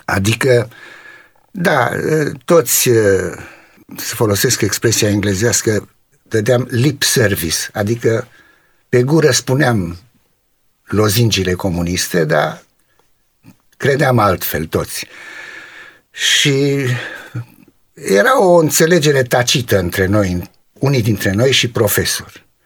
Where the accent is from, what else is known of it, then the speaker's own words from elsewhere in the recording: Romania; born there; also born or lived in Israel; now in England; familie de evrei, tata s-a născut la Soroca în Basarabia, mama la Bacău, eu m-am născut în România, după aceea am emigrat în Israel și de acolo în Anglia.